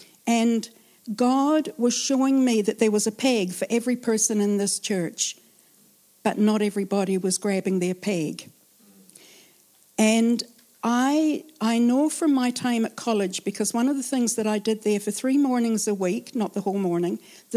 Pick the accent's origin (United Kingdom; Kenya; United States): United Kingdom; to me, being British, it feels a bit rude.